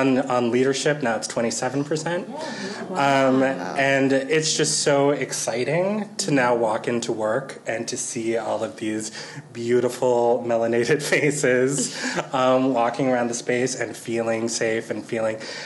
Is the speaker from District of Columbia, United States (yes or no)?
yes; Washington, District of Columbia, United States; And I'm from Washington, D.C., y'all, and I don't know if you... Chocolate City.